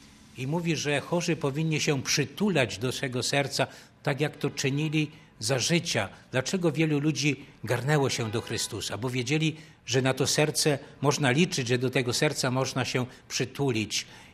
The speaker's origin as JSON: {"language": "Polish", "region": "Lesser Poland", "country": "Poland", "said": "ja pochodzę z diecezji tarnowskiej"}